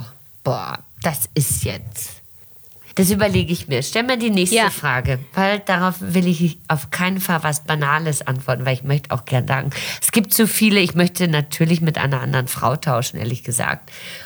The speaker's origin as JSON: {"language": "German", "country": "Brazil", "tie": "born or raised there", "moved": "yes", "said": "Aber wie gesagt, ich bin in Brasilien geboren und aufgewachsen."}